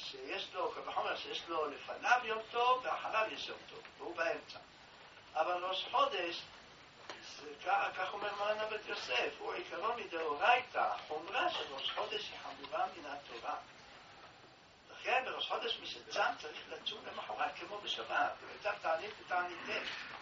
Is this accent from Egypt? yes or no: no; Jerusalem, Jerusalem District, Israel; אנחנו גדלנו בירושלים